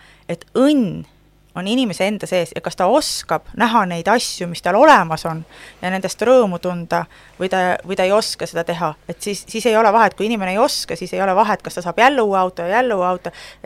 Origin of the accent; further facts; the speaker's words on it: Haapsalu, Lääne County, Estonia; Ma olen ise Haapsalus pärit